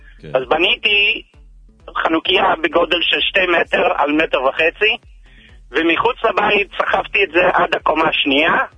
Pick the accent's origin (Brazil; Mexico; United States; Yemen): United States; New Jersey; now in Israel; אני עליתי מניו ג'רזי.